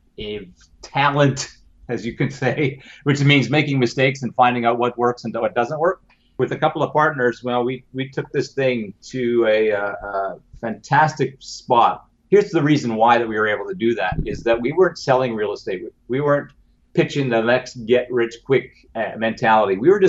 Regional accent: Canada; not just being a Canadian

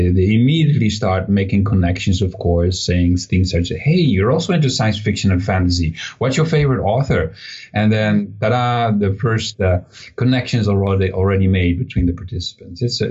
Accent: Netherlands; Because I'm from the Netherlands, so that's the NL part.

